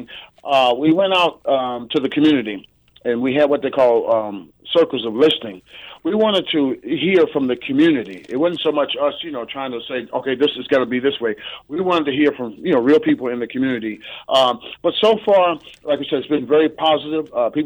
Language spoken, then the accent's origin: English; Oakland, California, United States; Well, growing up the way I did, I grew up in Oakland, California.